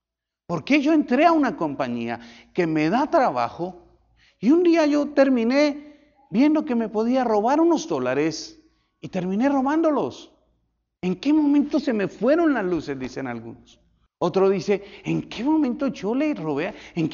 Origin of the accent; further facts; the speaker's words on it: Colombia; now in United States; Fácil en mi país, que es un 24 festivos cada año, aquí son solo 4. El lunes pasado fue festivo en Colombia